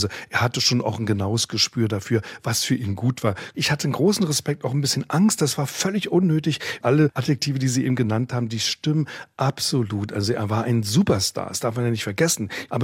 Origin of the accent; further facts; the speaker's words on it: Berlin, Germany; auch als Berliner